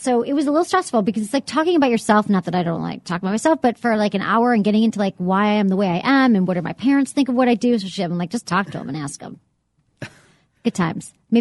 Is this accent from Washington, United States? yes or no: no; Michigan, United States; So I just got interviewed. This is something that stressed me out, for my hometown paper, the Detroit Free Press.